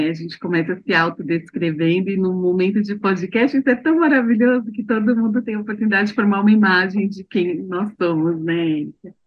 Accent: São Paulo, Brazil; Sou paulista, sou paulistana, moro aqui na capital.

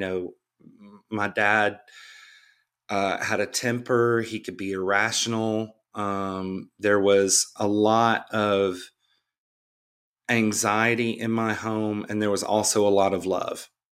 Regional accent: Memphis, Tennessee, United States; I grew up in Memphis, my parents, you know, played music all the time

